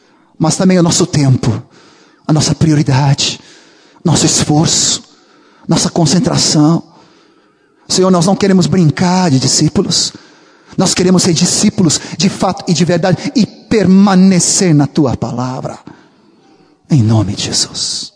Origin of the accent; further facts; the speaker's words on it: Brazil; sou brasileiro, né, claro, levo vantagem.